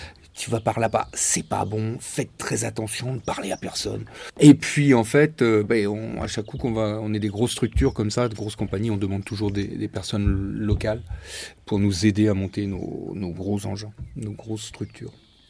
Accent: Brittany, France; en tant que petit Français breton qui accueille sa dulcinée.

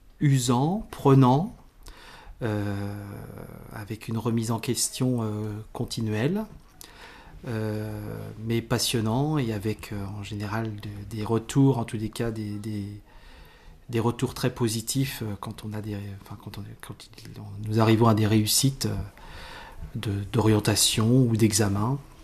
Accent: Nouvelle-Aquitaine, France; je ne suis pas du tout originaire de la région, ni du département. Je viens des Deux-Sèvres, où j'étais dans un petit village où mes parents étaient tous les deux enseignants.

